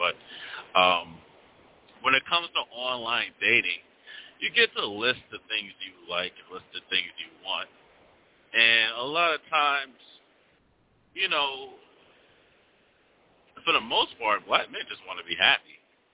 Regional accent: New York City, New York, United States; and I'm originally from New York City.

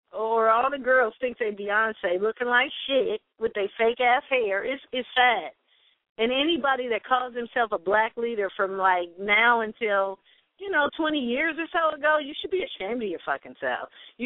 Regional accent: Los Angeles, California, United States; I came to Los Angeles from Sacramento just to be where I grew up.

